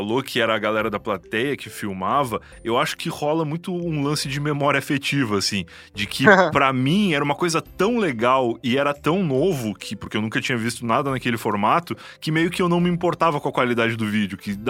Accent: Rio Grande do Sul, Brazil; now in São Paulo, Brazil; eu cresci no Rio Grande do Sul, lá não tem, cara.

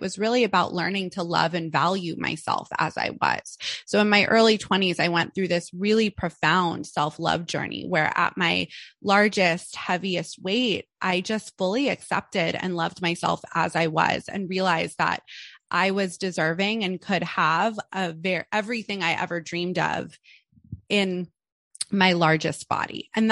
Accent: Malibu, California, United States; also live in Los Angeles. I was born and raised here. But I grew up in a very affluent beach community. I grew up in Malibu, California.

